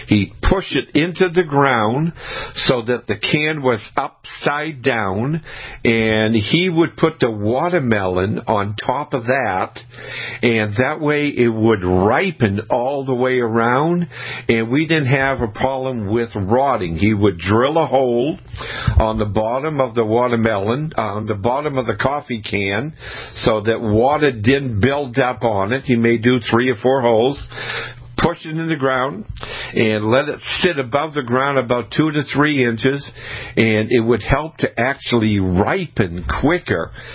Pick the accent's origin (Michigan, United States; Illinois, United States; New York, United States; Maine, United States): Maine, United States; When I was growing up in Maine, my father, what he would